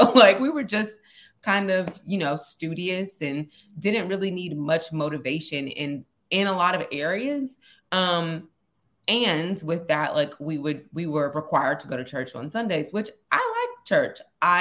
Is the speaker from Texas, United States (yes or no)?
yes; Houston, Texas, United States; born and raised in Houston, Texas. I am a proudly half Nigerian.